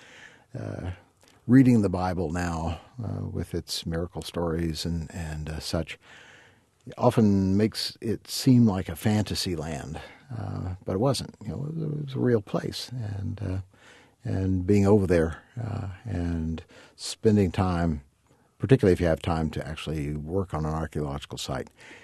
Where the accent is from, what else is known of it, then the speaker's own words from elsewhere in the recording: Knoxville, Tennessee, United States; I grew up in Knoxville, Tennessee. Got my undergraduate degree at the University of Tennessee in Knoxville.